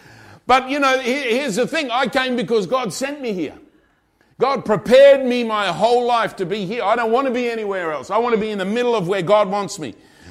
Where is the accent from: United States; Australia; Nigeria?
Australia; moved away; I've been here for 17 years, and God sent me here. I grew up in Australia.